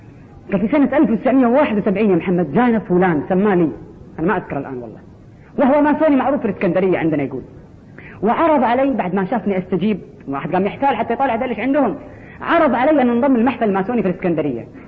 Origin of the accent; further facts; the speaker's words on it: Kuwait; بس شلون أنا كويتي؟